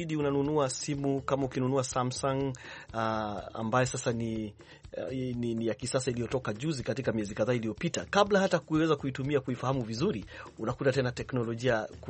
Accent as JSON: {"language": "Swahili", "country": "Kenya", "said": "Mimi kama Mkenya anayetoka maeneo hayo ya mafaa ya Salga"}